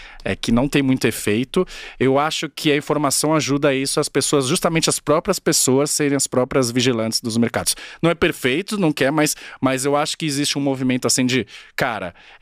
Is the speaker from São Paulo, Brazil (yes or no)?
yes; São Paulo, Brazil; Não, mas eu não morei no Tatuapé, não cresci no Tatuapé, eu cresci na Patriarca, que é perto de Artur Alvim.